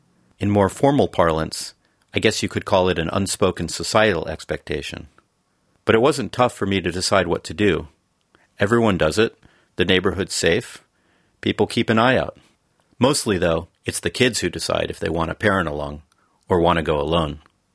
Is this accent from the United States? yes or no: yes; United States; now in Bern, Switzerland; As an American father raising two young boys in Bern